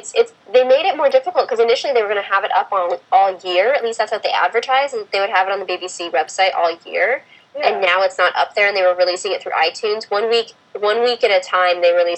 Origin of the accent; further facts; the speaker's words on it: Midwest, United States; growing up in the Midwest, I had that thing of, like, I'd lived elsewhere as well. And so, like, growing up in the Midwest felt very kind of, like, isolated